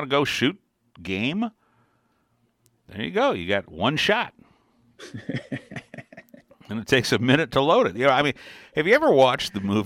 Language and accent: English; Michigan, United States; You know, I was born and raised in Michigan, okay? And my parents... They had a couple of businesses, and that was up in northern Michigan.